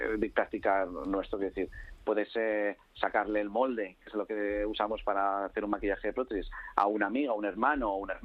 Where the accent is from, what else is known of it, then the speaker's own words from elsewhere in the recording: Spain; cuando era pequeño en España